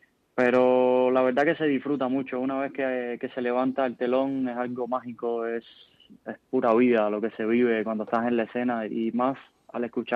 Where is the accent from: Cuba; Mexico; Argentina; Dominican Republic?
Cuba; now in Madrid, Spain; desde que llegué a Madrid me sentí como en mi país. La gente aquí me acogió muy bien, me encanta. Es que la comida, todo, es como si fuera Cuba.